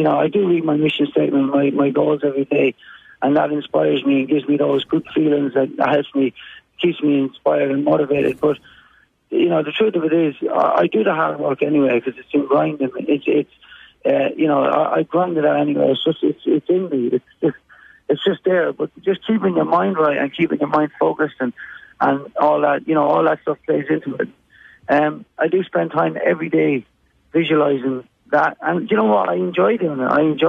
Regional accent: Ireland; I love that I grew up in Ireland.

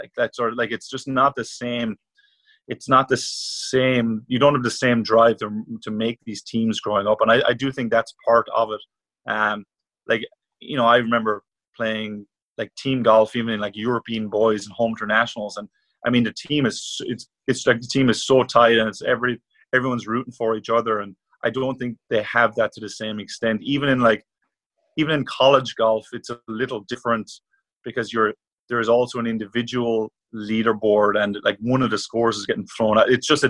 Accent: Munster, Ireland; I'm an Irish person, so they probably view me as an outsider.

